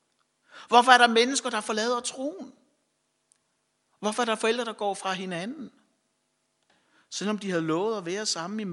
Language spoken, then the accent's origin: Danish; Nykøbing Falster, Zealand, Denmark; nogle af os har, fordi vi er vokset op i Nykøbing Falster